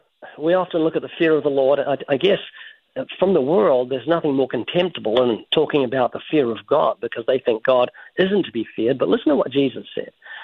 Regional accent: New Zealand; moved away; I'm from New Zealand, and when I lived in New Zealand 30-something years ago, the police didn't have guns.

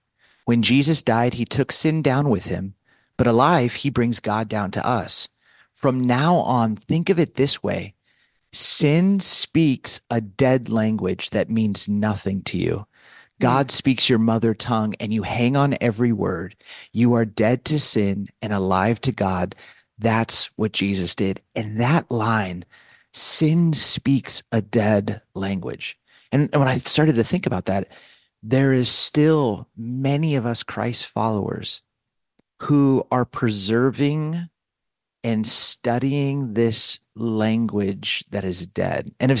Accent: California, United States; moved away as an adult; recruited me to leave my home state of California to come to the Midwest and join the staff at Willow Creek.

